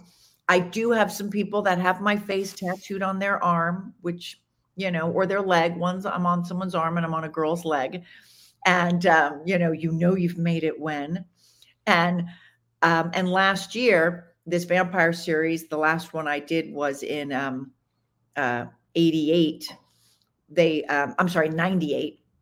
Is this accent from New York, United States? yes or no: yes; Long Island, New York, United States; I mean, I'm originally from Long Island. I went to NYU, but I never lived in Manhattan.